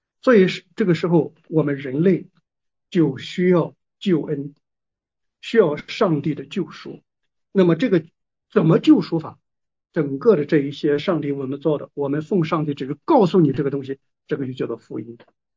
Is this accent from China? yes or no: yes; China; 所以我们中国人呢，常常把这个悔改前边呢加了一个字，叫做认罪